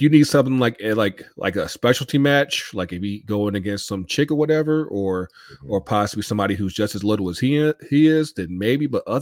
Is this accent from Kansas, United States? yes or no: no; North Carolina, United States; the old man's from Greenville, North Carolina. Like it's 30 minutes from my hometown.